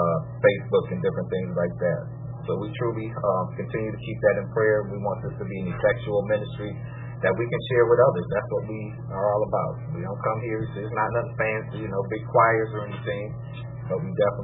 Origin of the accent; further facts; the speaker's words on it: New York, United States; And I say Western New York because we're not from Buffalo, all of us. We're scattered all around the region.